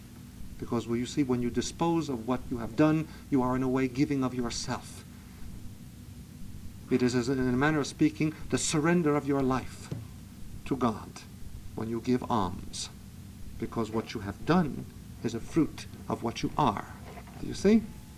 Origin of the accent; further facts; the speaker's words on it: Brooklyn, New York, United States; And my home bishop, where I was raised in Brooklyn, the Brooklyn Diocese